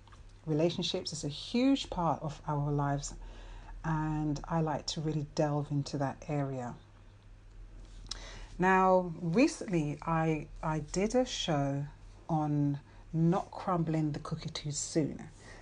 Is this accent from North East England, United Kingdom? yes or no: no; London, United Kingdom; As you can probably hear, I'm from London. I'm in England.